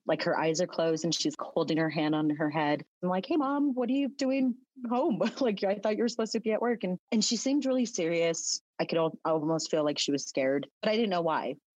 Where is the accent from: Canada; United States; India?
United States; Santa Fe, New Mexico; born there; I was born in Santa Fe. My family is from Pecos / Mora / San Juan, San Jose, kind of in that area.